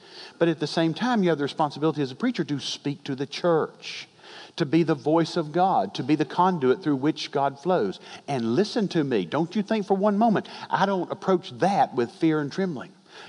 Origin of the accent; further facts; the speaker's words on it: Fayetteville, Georgia, United States; There was a man in the church where I grew up down in Fayetteville, Georgia.